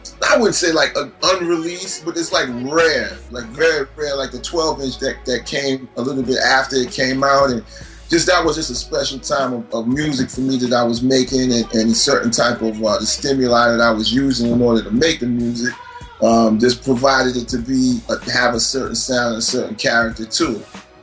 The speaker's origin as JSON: {"language": "English", "town": "Bronx", "region": "New York", "country": "United States", "tie": "born there", "said": "You know, I was born in the Bronx. But I moved away fast."}